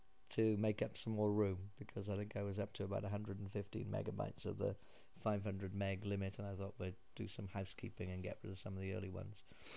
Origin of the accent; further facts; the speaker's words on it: United Kingdom; accent: British; I'm planning to see if I can do a one or two person podcast rather than just me rambling on in my dull British accent